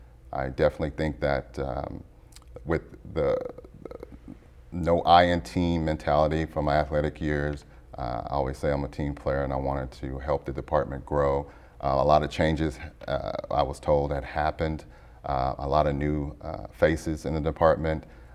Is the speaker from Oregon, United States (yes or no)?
no; Waco, Texas, United States; I'm originally from Waco, Texas. I graduated from Baylor University in 1996.